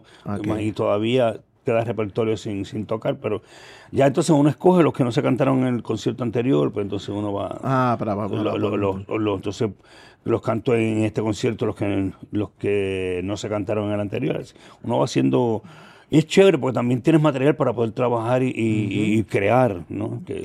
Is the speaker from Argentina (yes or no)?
no; Puerto Rico; los boricuas estamos rompiendo en todos lados, siempre.